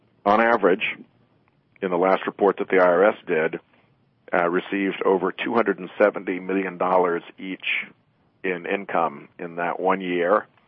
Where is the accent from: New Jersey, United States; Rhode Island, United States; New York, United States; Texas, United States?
Rhode Island, United States; I'm from Rhode Island, so my examples are Rhode Island examples.